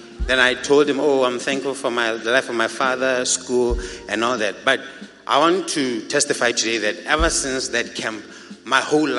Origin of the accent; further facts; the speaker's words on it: Botswana; This is Botswana. I'm from Botswana.